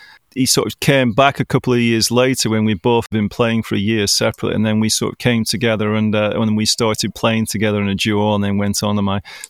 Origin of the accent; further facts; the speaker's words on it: Blackburn, North West England, United Kingdom; So I'm from England, as people probably know. So I'm from Blackburn in Lancashire.